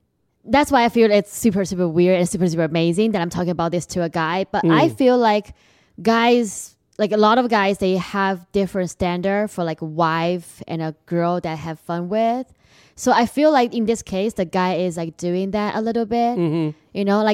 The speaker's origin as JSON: {"language": "English", "region": "Shanghai", "country": "China", "said": "I cannot let other people hear about this, but I'm from Shanghai, so I have a proud image."}